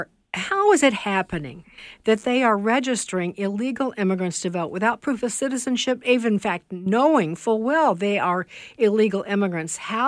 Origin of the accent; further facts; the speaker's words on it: Chicago, Illinois, United States; I am from Chicago, Carrie, and I was there when Barack Obama was running for Senate.